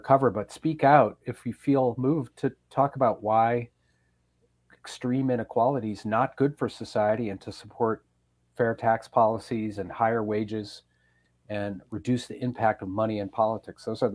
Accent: Madison, Wisconsin, United States; born there; I was born in Madison, but as you know, it's not that far away to go out to Richland

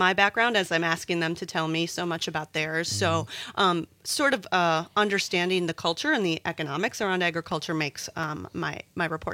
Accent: Two Creeks, Wisconsin, United States; I'm from Two Creeks, Wisconsin, which is in between two rivers and Kewaunee on the lakeshore, a primarily dairy farming community, super small community. So that's how I grew up and studied communication in central Wisconsin.

